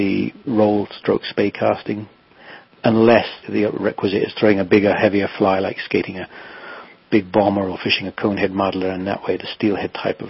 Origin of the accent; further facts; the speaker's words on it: South West England, United Kingdom; where I grew up in England, my main river that I fished was a largish river called the Torridge